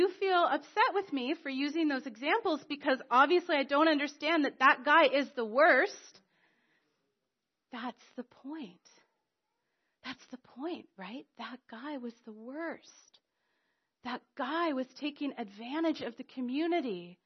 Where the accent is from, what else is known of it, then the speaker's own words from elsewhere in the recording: Canada; Because we're Canadian.